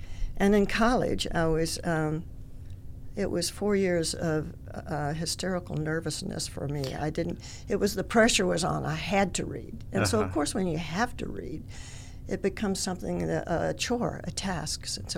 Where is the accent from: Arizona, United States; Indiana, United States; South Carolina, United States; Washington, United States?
South Carolina, United States; born there; I was born in Lexington County.